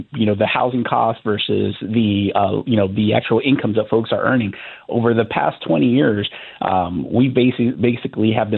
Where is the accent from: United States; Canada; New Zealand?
United States; Miami, Florida; now in New Orleans, United States; I'm actually originally from Miami, Florida